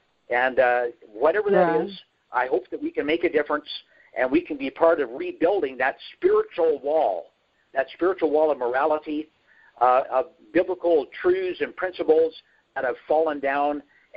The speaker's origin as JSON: {"language": "English", "country": "Canada", "tie": "born or raised there", "said": "I grew up in Canada in a very extremely socialistic family, okay?"}